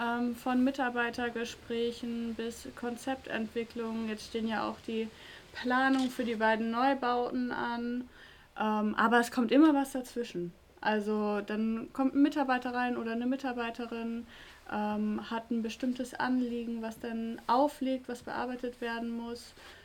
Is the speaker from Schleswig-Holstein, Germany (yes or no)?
yes; Schleswig-Holstein, Germany; Ich komme aus Norddeutschland, von daher, also Schleswig-Holstein